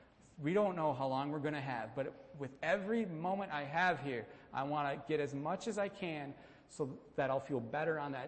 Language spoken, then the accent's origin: English; Green Bay, Wisconsin, United States; so I'm from Green Bay, for those who don't know, and we would go to Door County like every weekend in summer to go camping. You know, we're good Wisconsinites, and go up north.